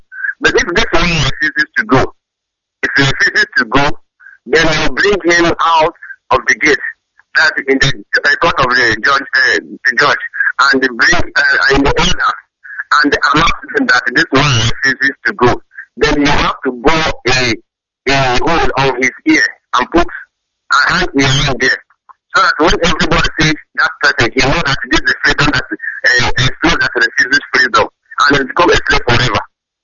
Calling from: Benin; I'm from the state in NDC. But I'm calling from Benin Republic.

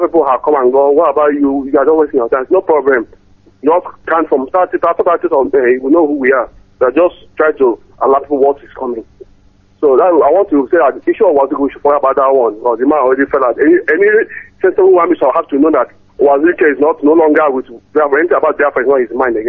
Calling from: Abuja, Federal Capital Territory, Nigeria; I'm calling from Abuja.

